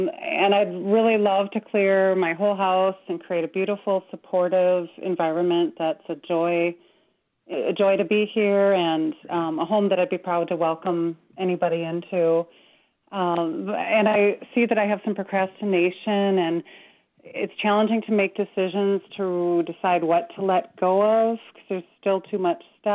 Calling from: Minneapolis, Minnesota, United States; Hello. Yes, I'm from Minneapolis.

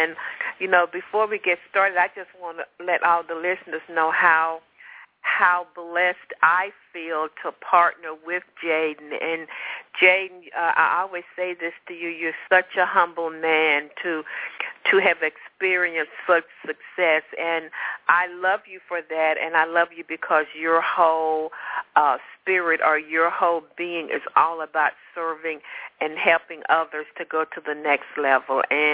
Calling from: Atlanta, Georgia, United States; I'm calling in from hot Atlanta, but now it's cold Atlanta.

